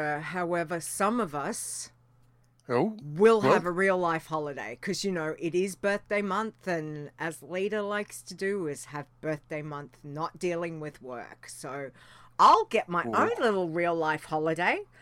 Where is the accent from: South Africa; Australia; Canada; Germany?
Australia; We're Australian. We call it holidays. It's holidays. It's what we do.